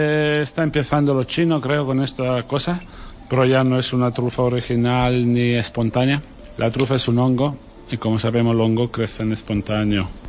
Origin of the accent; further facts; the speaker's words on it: Apulia, Italy; Spanish is a second language; me acuerda mucho a mi tierra, Puglia, porque es muy mediterránea también, y la verdad que cuando lo he visto me acordaba de lo que yo he visto en mi infancia, la costa